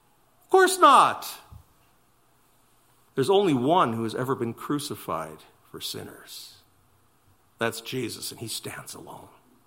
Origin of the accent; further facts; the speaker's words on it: Canada; I am a Canadian. I am fifth generation Canadian